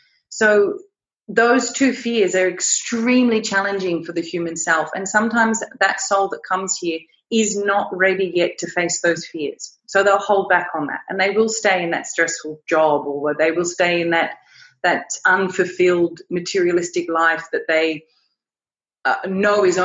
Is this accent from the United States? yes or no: no; Australia; after I then returned to my home country in Australia and started a business there